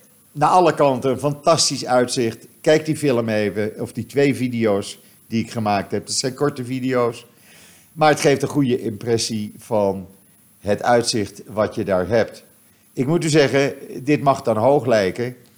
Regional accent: Beverwijk, North Holland, Netherlands; moved away; het doet me eigenlijk denken aan waar ik vroeger woonde in Beverwijk, waar ik opgegroeid ben.

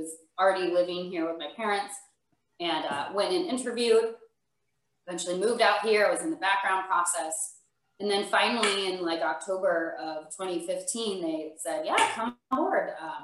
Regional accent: Phoenix, Arizona, United States; So in 2014, my husband and I got married. I'm originally from Phoenix.

